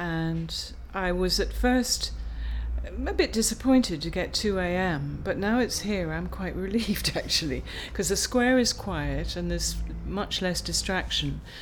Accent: East of England, United Kingdom; my date of birth is the 6th of May 1941, which makes me 68, and I come from Norfolk, from a village just south of Norwich.

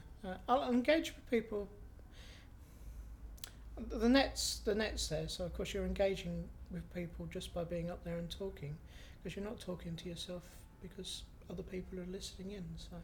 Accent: Sittingbourne, South East England, United Kingdom; also born or lived in Isle of Sheppey; I was born on the Isle of Sheppey, which is right next to Sittingbourne. Escaped from there pretty quickly to Sittingbourne, and I was brought up in Sittingbourne by my mum and dad.

